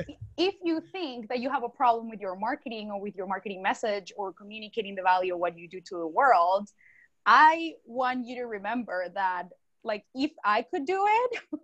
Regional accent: Colombia; born there; English is a second language; also born or lived in Australia; I didn't speak English when I was, you know, in Colombia. I was born in Colombia, I didn't speak English. So I taught myself how to speak English.

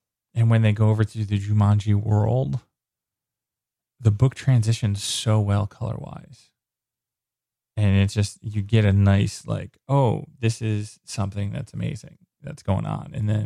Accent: United States; And I'm from the States.

